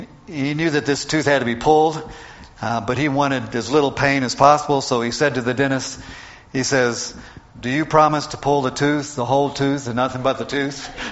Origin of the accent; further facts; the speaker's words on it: Atlanta, Georgia, United States; In fact, I grew up in Georgia and in the city of Atlanta.